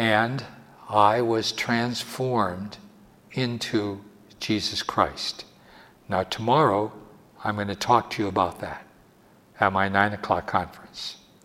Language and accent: English; Wilkes-Barre, Pennsylvania, United States; born there; I was born in Wilkes-Barre, Pennsylvania, on June the 13th, 1928.